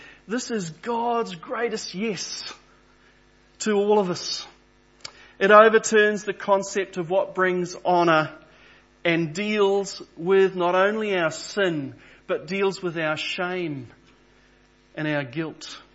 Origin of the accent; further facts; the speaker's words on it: Papua New Guinea; I grew up in Papua New Guinea. I was born there.